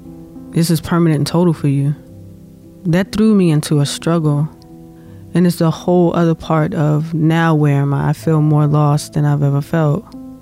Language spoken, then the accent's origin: English; Baltimore, Maryland, United States; I grew up in Baltimore City. You know, Baltimore City is like, it's a little jungle if you know anything about Baltimore City.